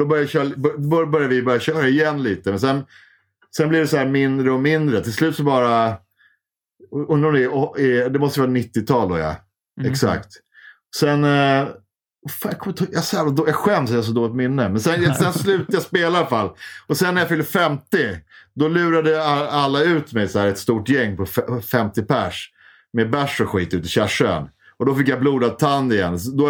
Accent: Bromma, Stockholm County, Sweden; Det här där jag kommer ifrån, Bromma heter det.

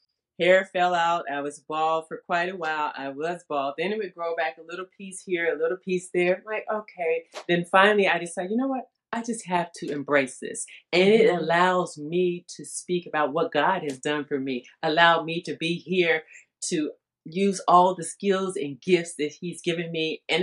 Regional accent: Indianapolis, Indiana, United States; now in Los Angeles, United States; Well, a while ago. I'm from Indianapolis.

